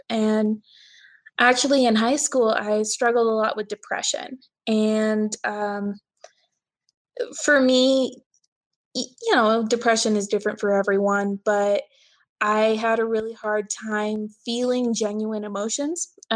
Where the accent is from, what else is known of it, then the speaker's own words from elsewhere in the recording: Colorado, United States; I'm from Colorado and grew up in the golden era age.